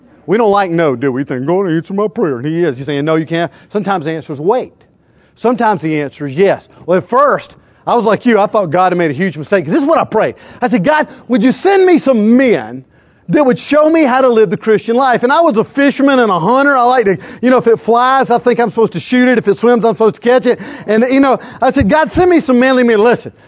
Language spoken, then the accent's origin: English; South Carolina, United States; Now, listen, I grew up down on the Santee Cooper Reservoir, and I went to church my entire life.